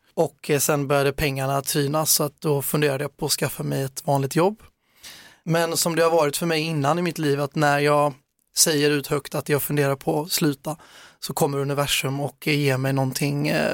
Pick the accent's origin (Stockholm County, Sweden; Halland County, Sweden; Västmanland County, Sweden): Halland County, Sweden; Falkenberg; also born or lived in Blekinge; familjen är ursprungligen från Falkenberg. Så att jag föddes i Blekinge men sen uppväxt i Falkenberg.